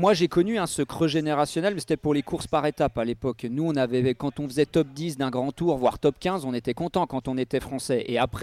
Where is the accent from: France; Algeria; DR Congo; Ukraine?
France; en tant que Français, on part avec un coup de retard, on a envie de prouver qu'on mérite notre place.